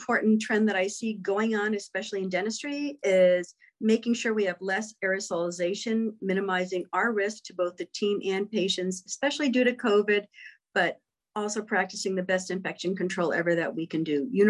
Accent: Connecticut, United States; I'm a dentist here in Southeastern Connecticut. I am originally from Connecticut.

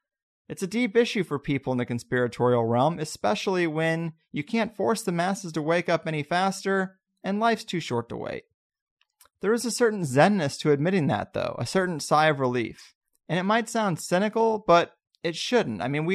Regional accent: California, United States; but then I'm the guy from California coming back and telling everybody how to live

